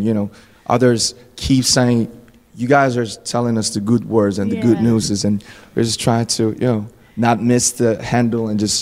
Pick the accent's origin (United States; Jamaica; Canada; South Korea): South Korea; English is a second language; we're just boys from Korea and we even sing in Korean.